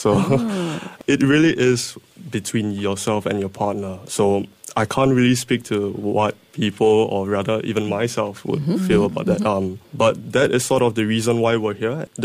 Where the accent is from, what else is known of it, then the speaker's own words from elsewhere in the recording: Singapore; So when I came back as a normal Singaporean, I went to the duty-free.